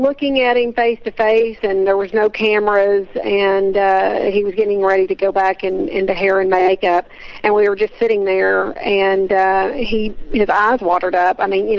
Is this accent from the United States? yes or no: yes; Little Rock, Arkansas, United States; Actually, I am from Little Rock, got back in from New York.